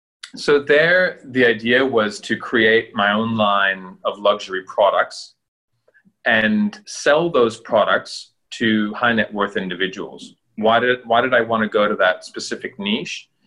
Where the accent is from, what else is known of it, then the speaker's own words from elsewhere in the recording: Italy; growing up in Italy, fashion is very apparent.